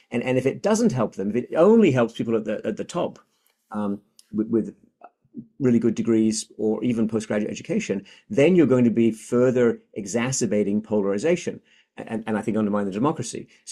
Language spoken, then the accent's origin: English; Sheffield, Yorkshire and the Humber, United Kingdom; I'm from Sheffield